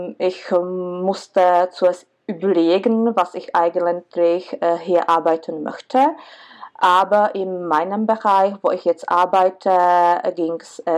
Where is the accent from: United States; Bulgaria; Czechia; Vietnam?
Czechia; German is a second language; now in Germany; das hast du ja schon gesagt. Ich lebe im Moment in Bayern in der Nähe von München. Ich komme aus Tschechien, aber seit 10 Jahren lebe ich in Deutschland.